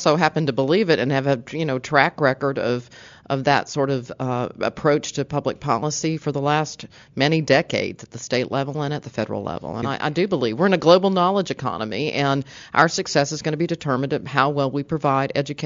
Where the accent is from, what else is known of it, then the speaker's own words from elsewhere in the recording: Houston, Texas, United States; So anyway, I grew up in Houston, and I consider myself a Texan.